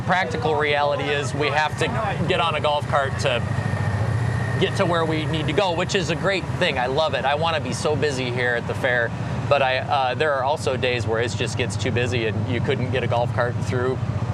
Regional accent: Iowa, United States; We never came here to show. I'm from Northwest Iowa. You had to pack a bag if you were going to come to Des Moines, you know.

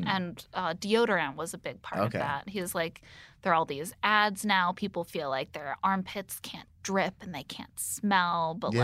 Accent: Indiana, United States; Oh, I'm from Indiana.

